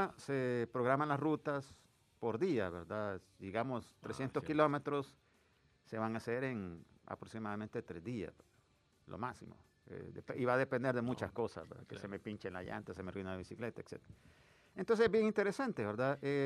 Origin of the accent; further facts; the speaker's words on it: El Salvador; Yo soy de aquí, de El Salvador, le dije.